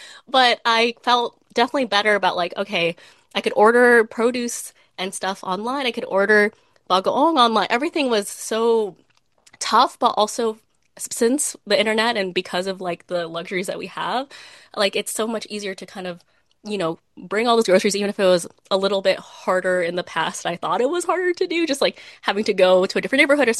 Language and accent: English; Philippines; I should always be proud of being Filipino and always like, you know, making it kind of top of mind that, yes, of course, first and foremost, I am Filipino above anything else.